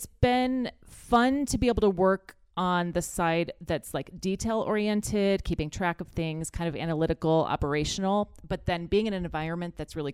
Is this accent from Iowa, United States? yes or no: yes; Sioux City, Iowa, United States; also born or lived in Vermilion; I was born in Vermilion, but at a young age moved to Sioux City and grew up here, went to Hoover Middle School back in the day